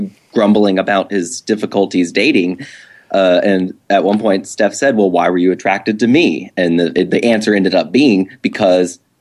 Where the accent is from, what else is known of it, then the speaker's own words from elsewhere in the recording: Indiana, United States; I've visited back home I'm originally from Indiana, visited home 3 times now